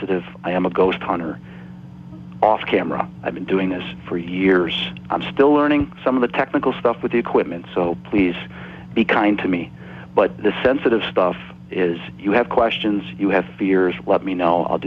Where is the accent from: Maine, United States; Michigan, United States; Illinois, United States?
Illinois, United States; Chicago; we get to film in my hometown here in Chicago